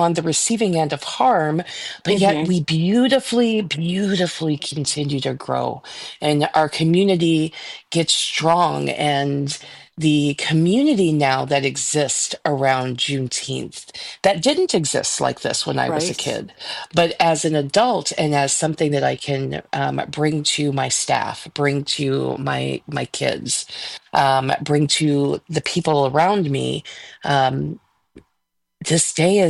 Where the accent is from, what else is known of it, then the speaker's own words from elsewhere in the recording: the South, United States; So, you know, I'm from the South. I spent a good portion of my time in the South when I was growing up.